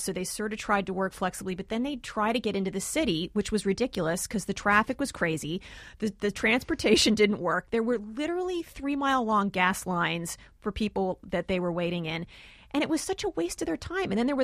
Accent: New Jersey, United States; I'm from New Jersey.

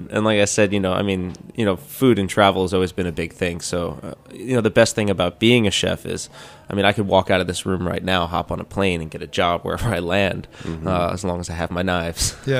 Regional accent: Bellmore, New York, United States; I grew up in Belmore, in Long Island.

